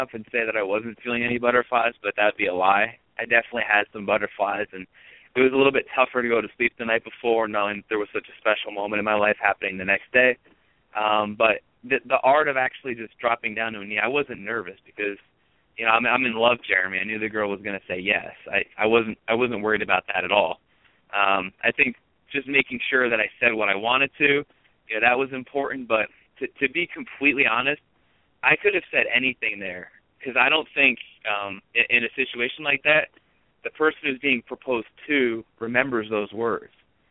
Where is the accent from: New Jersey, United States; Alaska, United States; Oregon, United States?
New Jersey, United States; I grew up in New Jersey where mini golf is so prevalent, whether it's northern or down the shore.